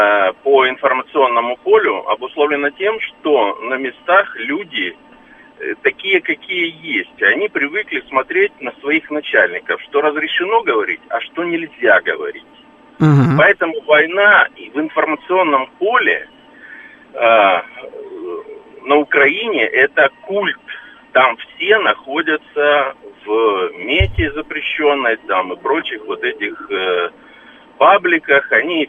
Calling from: Moscow, Russia; я из Москвы.

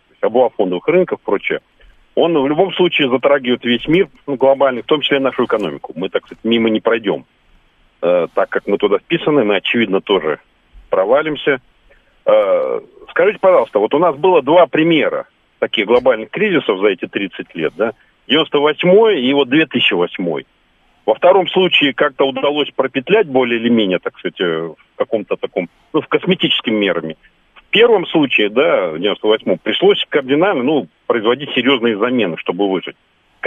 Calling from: Ufa, Bashkortostan, Russia

